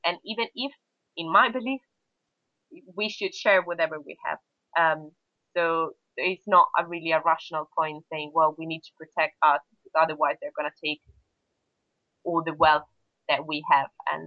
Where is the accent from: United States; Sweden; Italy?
Italy; English is a second language; I come from Italy